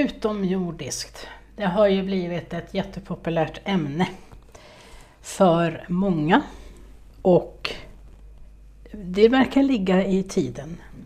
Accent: Stockholm County, Sweden; jag är från Stockholms skärgård

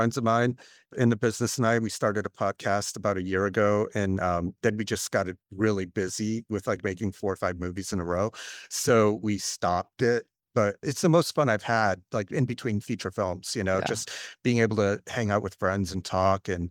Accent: Cape Cod, Massachusetts, United States; I had two things as a growing up in Cape Cod.

